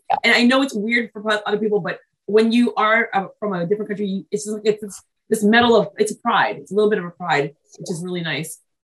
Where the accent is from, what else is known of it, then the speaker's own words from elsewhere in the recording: United States; born there; I was born in America, conceived in Haiti, born in America, because my mom was 8.5 months pregnant with me.